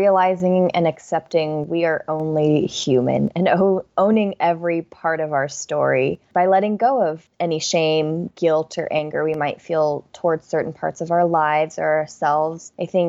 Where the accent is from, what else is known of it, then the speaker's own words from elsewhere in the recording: Torrance, California, United States; I was born and raised in Torrance. It's a suburb of Los Angeles, and my family is generally from Taiwan and China.